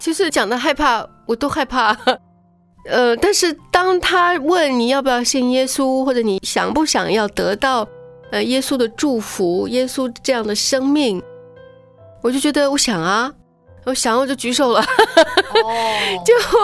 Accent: Shanghai, China; 是，我是上海来的。

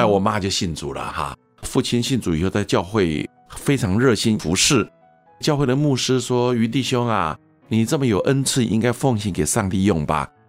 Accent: Taiwan; born there; 在上海长大，到台湾做生意，后来在台湾认识我妈妈，我妈妈是台湾人，所以后来我就生在台湾。母亲是传统的宗教信仰

